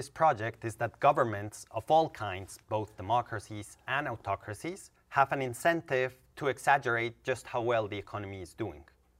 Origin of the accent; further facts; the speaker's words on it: Colombia; English is a second language; that's where I grew up in Latin America. I'm from Colombia. That's the area that I know more about.